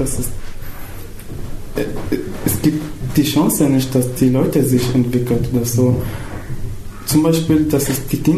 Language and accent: German; Daraa, Daraa Governorate, Syria; German is a second language; also born or lived in Damascus